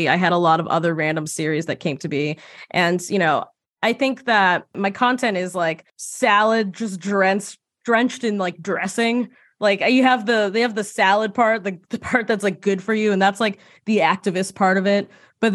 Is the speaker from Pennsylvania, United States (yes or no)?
no; Massachusetts, United States; I grew up right outside of Boston, and my family, my extended family, my parents were raised like Irish Catholic.